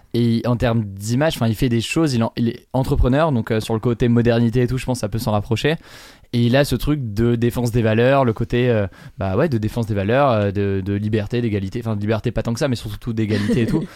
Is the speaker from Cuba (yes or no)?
no; France; quand à l'étranger, je dis que je viens de France